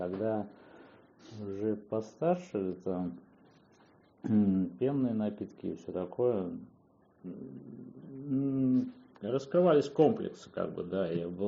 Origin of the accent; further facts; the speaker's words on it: Saint Petersburg, Russia; born there; я родился в Питере